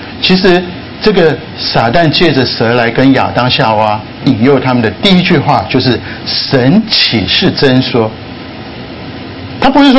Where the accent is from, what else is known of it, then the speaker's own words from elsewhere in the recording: Taiwan; 在台湾，我从台湾来，我不好意思这么说，前一阵子台湾有流行一句话